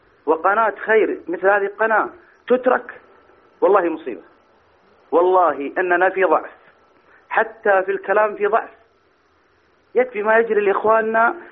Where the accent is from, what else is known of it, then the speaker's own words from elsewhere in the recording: Saudi Arabia; أنا من السعودية، والله لا أسمح أحد يتجرع على هذه الدولة